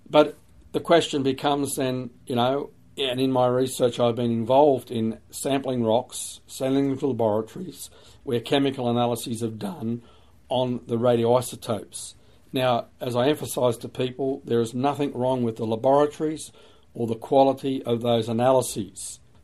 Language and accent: English; Sydney, New South Wales, Australia; I grew up in Sydney. I attended church at an early age.